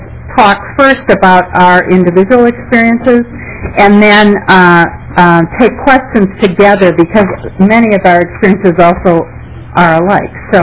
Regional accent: Minnesota, United States; I am from Hennepin County.

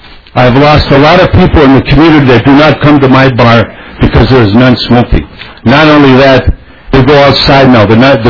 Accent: Minneapolis, Minnesota, United States; I came from Northeast to North Minneapolis to buy this bar, which was closed in a community that was run down, that I felt there could be opportunity to advance my community and be a part of the North Side, which I've lived all my life.

